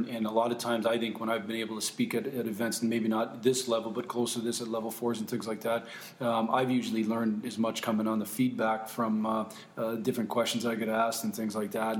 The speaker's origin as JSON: {"language": "English", "region": "Michigan", "country": "United States", "tie": "born or raised there", "said": "I grew up in Michigan, and I had the opportunity to go to a couple of those"}